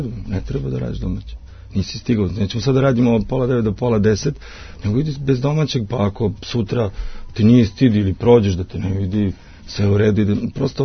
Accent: Loznica, Mačva District, Serbia; svi imamo selo, iako sam odrastao u Loznici

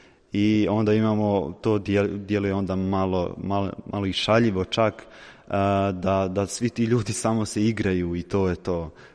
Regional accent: Bosnia & Herzegovina; Ja dolazim iz Bosne i Hercegovine i odrastao sam jako, jako mnogo na tim pričama iz rata

